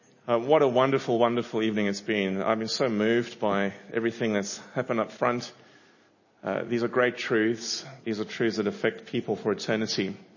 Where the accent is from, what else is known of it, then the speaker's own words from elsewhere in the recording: Cape Town, Western Cape, South Africa; accent: South African; moved away; if you're wondering what this funny accent is, it's a South African accent. I'm from Cape Town a long time ago now